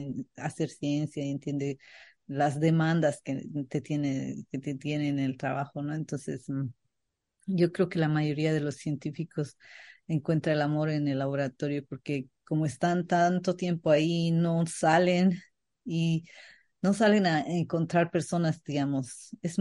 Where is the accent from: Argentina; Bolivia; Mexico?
Bolivia; son esas limitaciones como bolivianos que no que te limitan